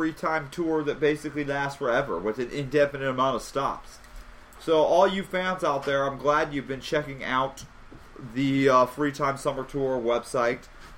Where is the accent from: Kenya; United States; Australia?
United States; Arizona; You said New Mexico. That's pretty close to my hometown in Arizona.